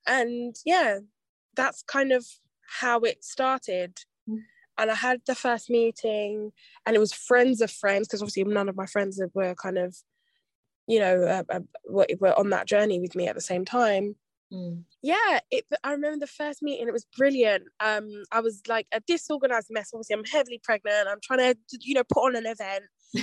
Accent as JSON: {"language": "English", "region": "London", "country": "United Kingdom", "said": "So I'm from South London."}